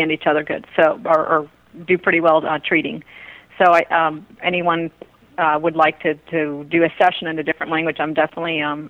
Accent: Ecuador; born there; first language Spanish; English is a second language; I am fluent in Spanish. I'm South American descent. Actually, I was born in Ecuador, so I speak Spanish fluently, and I treat many clients in Spanish. I also do speak French

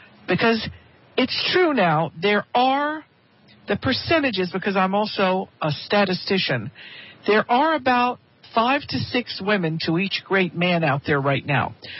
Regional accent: New Orleans, Louisiana, United States; Since I'm from New Orleans, I think I would love to do one of my old New Orleansy songs. It's timely and it's fun, and it brings back a lot of old memories.

